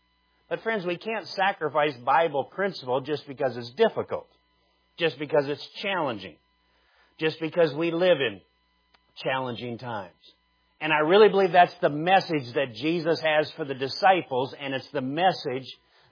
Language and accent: English; Minnesota, United States; now in Nebraska, United States; Now, I'm a Midwesterner. I was born in Minnesota, went to college in Wisconsin, and pastored all in the Midwest and been in Nebraska for these many years.